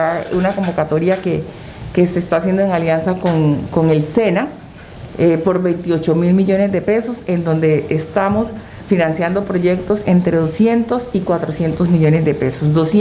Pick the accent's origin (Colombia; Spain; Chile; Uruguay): Colombia; lo que sí es importante como colombianos es que cada uno de nosotros debe de reconocer